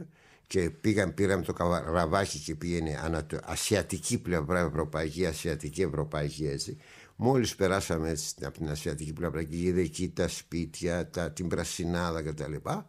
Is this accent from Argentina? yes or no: no; Istanbul, Turkey; moved away as an adult; Τώρα θα μου πούνε, ξέρεις, ναι, επειδή είσαι γεννημένος Κωνσταντινούπολη, το λες αυτό.